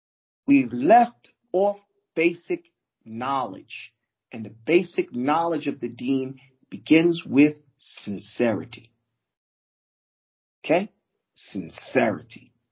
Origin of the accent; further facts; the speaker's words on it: Brooklyn, New York, United States; also born or lived in Missouri; But that's only because I grew up in Brooklyn. And I lived in Missouri at the time.